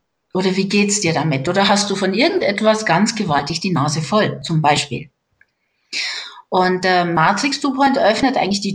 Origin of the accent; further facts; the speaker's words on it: Inzell, Bavaria, Germany; Und plötzlich war ein Seminar in Inzell ausgeschrieben und ich dachte, Upsala, das ist ja gleich in meiner Heimat, ja, bei mir um die Ecke.